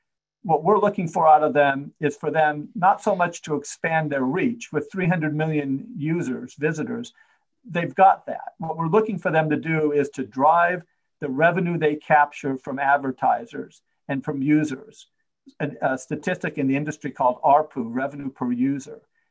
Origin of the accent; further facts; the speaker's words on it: Seattle, Washington, United States; They actually even own a Call of Duty franchise in my hometown of Seattle.